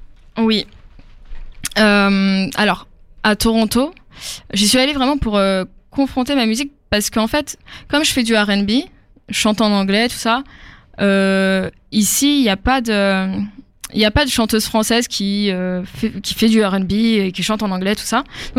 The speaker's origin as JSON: {"language": "French", "country": "France", "said": "ils savaient même pas que j'étais française"}